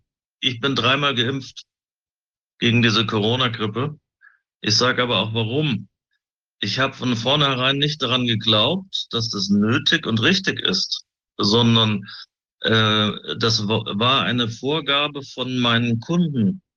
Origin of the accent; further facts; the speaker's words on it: Cologne, North Rhine-Westphalia, Germany; now in Bavaria, Germany; Ich musste aus meiner Heimat Köln flüchten